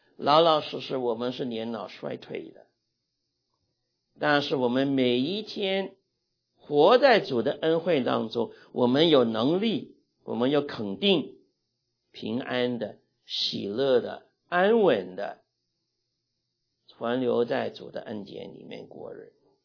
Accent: Guangdong, China; 我们广东人说咬根牙根，我不晓得普通话有没有这一个话

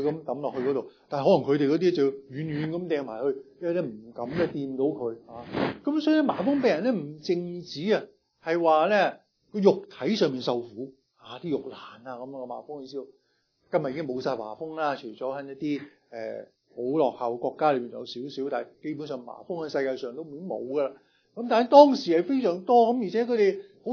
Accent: China; now in United States; 咁我哋中國人咧跟住又農曆新年啦

